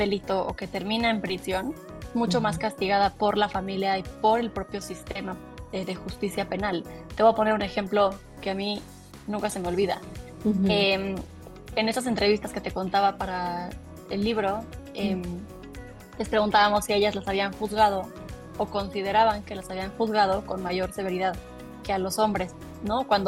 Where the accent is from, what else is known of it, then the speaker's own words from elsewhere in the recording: Mexico; hablo de México obviamente porque soy mexicana